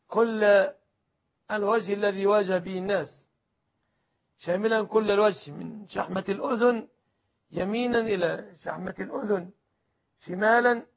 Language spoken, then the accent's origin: Arabic; Egypt